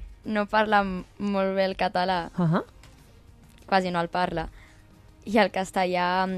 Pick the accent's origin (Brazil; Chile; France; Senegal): Brazil; Catalan is a second language; now in Spain; Soc del Brasil.